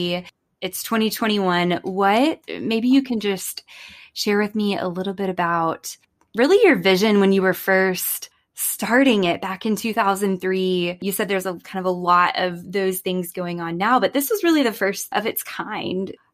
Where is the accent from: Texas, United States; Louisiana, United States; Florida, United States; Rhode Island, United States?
Texas, United States; accent: Texas; I wanted to inflict my Texas accent on it